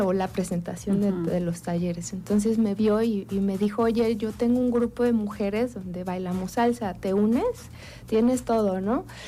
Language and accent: Spanish; Cuernavaca, Morelos, Mexico; born there; now in Jojutla, Mexico; Sí, sí. Yo nací en Cuernavaca, pero mi mamá es de aquí de Jojutla y mi papá era de Zacatepec.